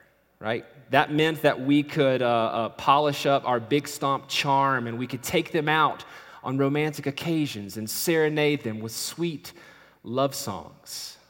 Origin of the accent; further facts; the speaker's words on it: Appalachia, United States; accent: Appalachian; hospital, but I was raised right there on that mountain. That's my mountain, and I was slipping into my Appalachian accent and bragging on my hometown.